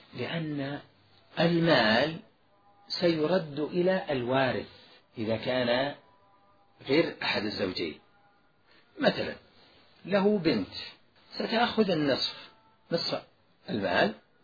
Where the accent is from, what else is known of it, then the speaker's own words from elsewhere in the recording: Najd, Saudi Arabia; ما يوجد عندنا في نجد